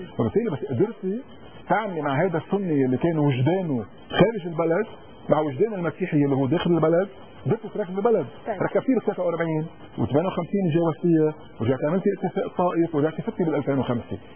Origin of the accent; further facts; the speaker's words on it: Mount Lebanon, Lebanon; انا مواطن مسيحي، انا مواطن مسيحي من جبل لبنان الجنوبي يعني منطقه علي، انا مع العيش مع الدرزي للاخر.